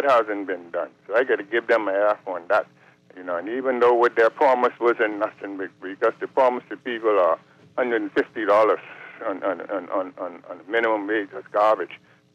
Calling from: New Providence, Bahamas; Yeah, I'm from St. Barnabas, and so you know.

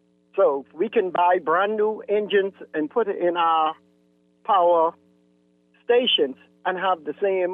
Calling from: North Eleuthera, Bahamas; I'm calling from North Eleuthera.

